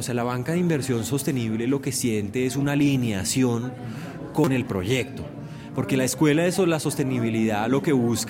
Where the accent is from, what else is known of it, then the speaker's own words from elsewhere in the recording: Bogotá, Colombia; also born or lived in Barranquilla; Yo nací en Barranquilla, pero a los 5 años ya estaba en Bogotá.